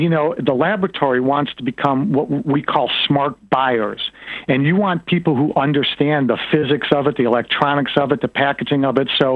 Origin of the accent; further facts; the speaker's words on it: Detroit, Michigan, United States; I was from Detroit at the time, and honestly, Detroit was a mechanical town.